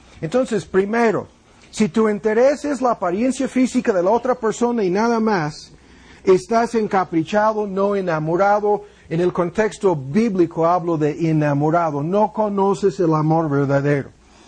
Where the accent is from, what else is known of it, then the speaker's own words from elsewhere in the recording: United States; Spanish is a second language; Yo tengo que hablar de gringos, de Gringolandia y de mi cultura, porque eso es lo que soy, soy gringo.